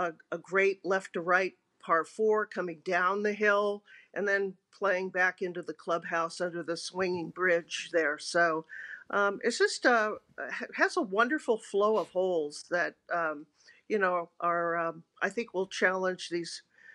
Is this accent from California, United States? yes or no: yes; Los Angeles, California, United States; Yeah, it's we had the Alcott Golf and Country Club, affectionately known on Avondale Avenue, where I grew up here in West LA.